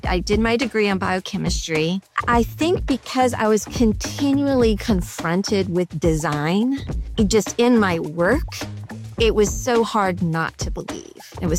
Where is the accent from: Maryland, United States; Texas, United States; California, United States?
Texas, United States; So I'm in Texas, so born and raised in Texas most of my life.